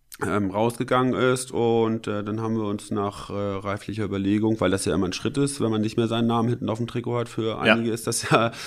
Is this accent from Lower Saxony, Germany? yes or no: yes; Barendorf, Lower Saxony, Germany; also born or lived in Lüneburg; Früh nach Barendorf gezogen. Ich glaube, da war ich so 6, 7 Jahre alt.